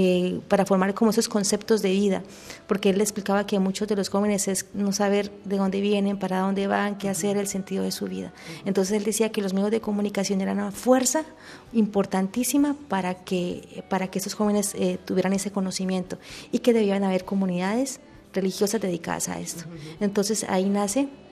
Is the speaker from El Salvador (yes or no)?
no; Colombia; Ahorita mi pueblo colombiano sufre